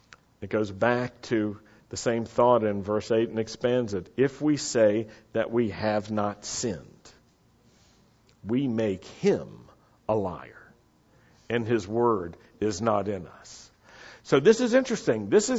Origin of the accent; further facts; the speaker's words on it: Roanoke, Virginia, United States; when I was growing up in Roanoke, Virginia, the synagogue my family belonged to was called Beth Israel.